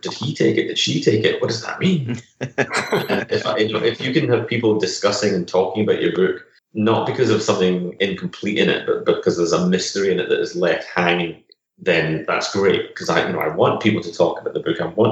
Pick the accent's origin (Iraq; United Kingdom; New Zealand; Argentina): United Kingdom; Scotland; also born or lived in England; now in Los Angeles, United States; I'm originally from Scotland, but I lived for the, you know, not counting the last year and a half, I've lived in England since the year 2000, working for, as you know, Games Workshop. Summer last year, I moved over to Los Angeles